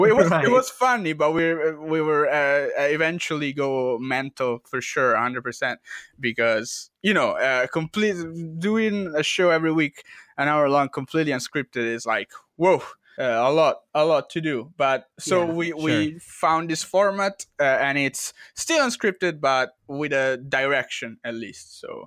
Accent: Rome, Lazio, Italy; English is a second language; I'm from the middle. I'm from Rome.

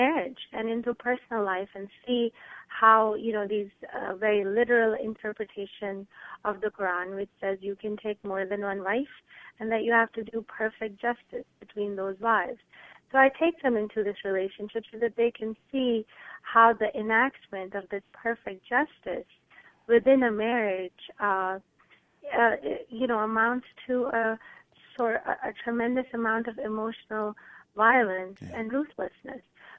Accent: Pakistan; the freest woman I knew growing up in Pakistan, and this would be true for a lot of girls like me who are growing up in Pakistan

